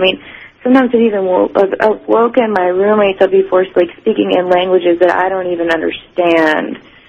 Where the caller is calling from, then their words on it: Memphis, Tennessee, United States; Hi, Art. I'm calling from Memphis, Tennessee. I'm a first-time caller.